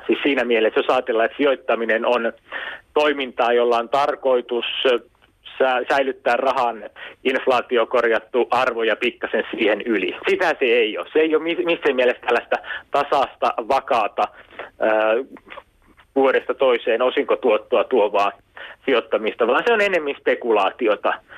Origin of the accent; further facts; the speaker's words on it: Mikkeli, South Savo, Finland; Nyt mun kotikaupunkini Mikkelin